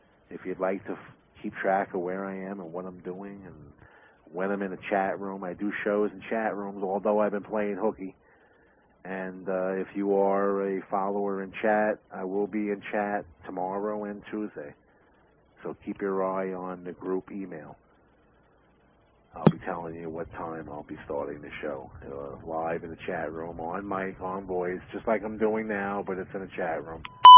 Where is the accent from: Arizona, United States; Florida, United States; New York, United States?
New York, United States; Queens; accent: New York; also born or lived in Brooklyn; now in Albany, United States; I was born and raised in Queens and Brooklyn, and we moved upstate. So you hear a little country and you hear a little city in me.